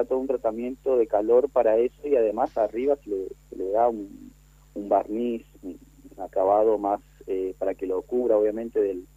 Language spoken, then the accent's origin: Spanish; Corrientes, Argentina; yo soy nacido en Corrientes Capital. He estudiado allá en Corrientes Capital, en el Instituto Josefina Conte.